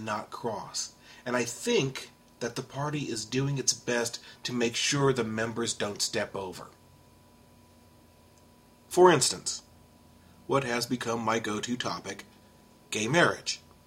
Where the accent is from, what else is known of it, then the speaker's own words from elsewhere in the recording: San Antonio, Texas, United States; what's happening in my hometown of San Antonio, Texas.